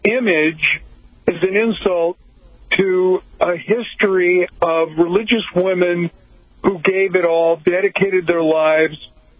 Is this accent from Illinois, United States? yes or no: yes; Chicago, Illinois, United States; I'm originally from Chicago. I'm a beleaguered Cubs fan.